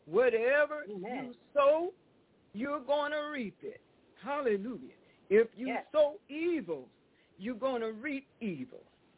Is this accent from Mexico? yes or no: no; the South, United States; And I remember this from my childhood and growing up in the South.